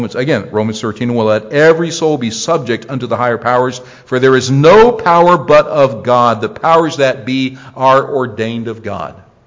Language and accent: English; United States; So you know what? While I have influence as an American, I need to fulfill my responsibility.